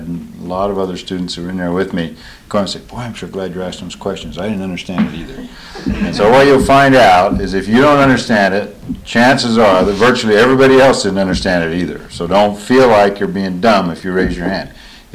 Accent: St. George, Utah, United States; I was born and raised in St. George, Utah. And if you say it right, if you've been down that part of the country, it's St. George.

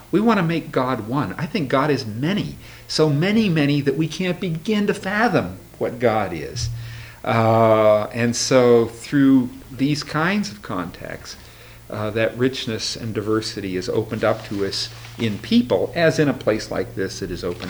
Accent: Butler, Pennsylvania, United States; Hey, the world's a lot bigger than I used to think it was when I grew up in Butler, Pennsylvania.

